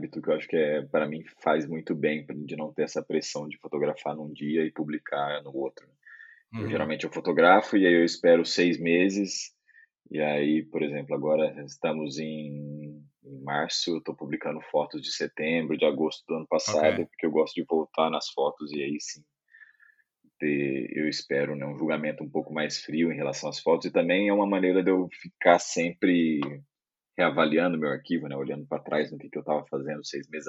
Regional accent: Minas Gerais, Brazil; now in São Paulo, Brazil; Eu não sou de lá, sou do interior do estado de Minas Gerais

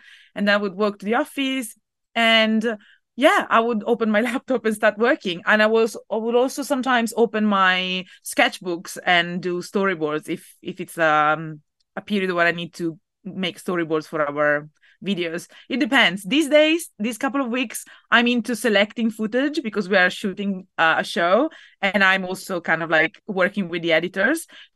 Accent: Italy; I think it's because I'm from Italy

